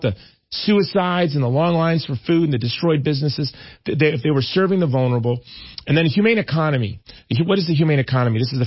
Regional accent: Hawaii, United States; In my home state of Hawaii, you have the governor behaving as a bureaucrat.

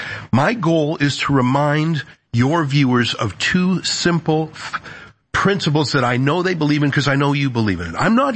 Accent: Calgary, Alberta, Canada; born there; I was born in a place where there weren't a lot of Jews. I was born in Calgary, Alberta, Canada. Not a lot of Jews. In fact, I went to a school. My sister and I were the only Jews at the whole place.

